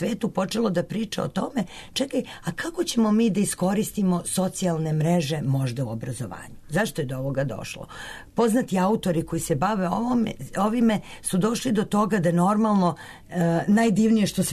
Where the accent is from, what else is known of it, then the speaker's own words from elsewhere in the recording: Serbia; ja mislim, iz Srbije smo mi možda i jedini autori koji pišu i rade za tu konferenciju već petu godinu za redom